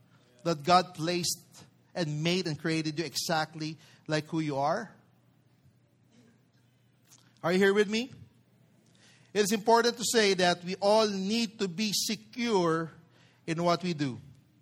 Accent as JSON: {"language": "English", "town": "Del Monte", "region": "Metro Manila", "country": "Philippines", "tie": "born or raised there", "said": "the place where I grew up in Del Monte, we were just near Bread of Life Church."}